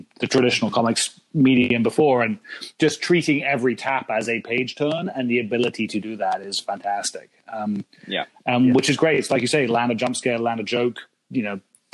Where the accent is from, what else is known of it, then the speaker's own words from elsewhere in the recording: England, United Kingdom; moved away; Growing up in England with 2000 AD, I never read a Marvel comic in my life until I came here.